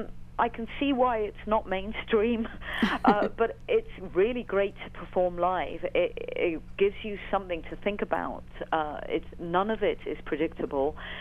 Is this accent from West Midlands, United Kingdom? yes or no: yes; Birmingham, West Midlands, United Kingdom; playing a venue in Birmingham, which is in the middle of England.